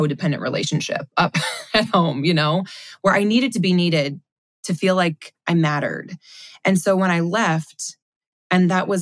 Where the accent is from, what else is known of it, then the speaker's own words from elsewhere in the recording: Michigan, United States; I felt very much like my hometown. I often joke that if the South is the Bible Belt, Southwest Michigan's kind of the coordinating tie clip a little farther north.